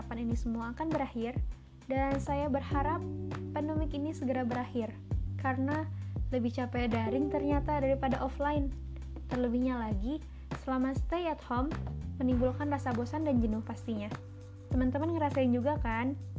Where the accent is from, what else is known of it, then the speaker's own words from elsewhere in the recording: Purwakarta, West Java, Indonesia; born there; Lahir di Purwakarta, 3 Februari 2001.